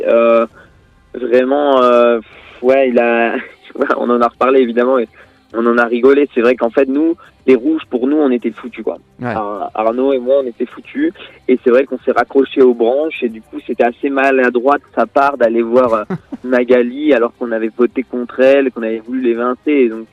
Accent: Brittany, France; même si je suis breton, je suis pas fan d'être sous la pluie quand même.

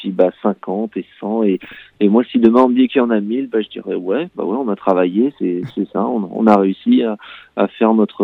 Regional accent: Callac, Brittany, France; Mon frère et moi, on est né à Guingamp, on a grandi à Calac.

